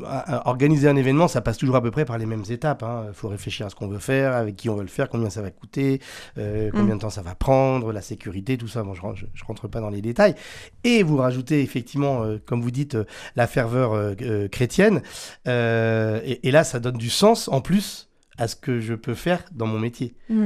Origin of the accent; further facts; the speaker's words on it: Normandy, France; Je suis normand, donc j'habite entre Rouen et Le Havre